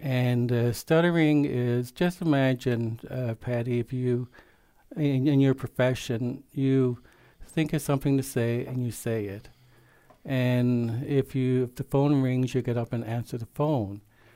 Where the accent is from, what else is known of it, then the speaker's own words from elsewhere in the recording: Gander, Newfoundland and Labrador, Canada; also born or lived in Toronto; when I retired from the city of Toronto as a senior manager and moved back home, I'm originally from Gander.